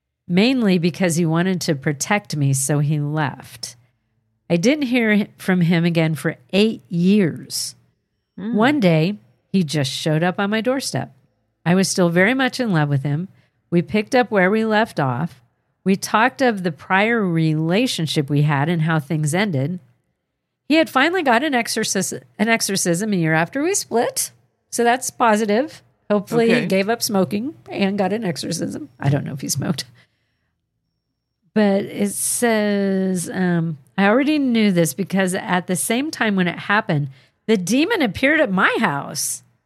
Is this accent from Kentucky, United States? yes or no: yes; London, Kentucky, United States; I moved away from my hometown of London, Kentucky.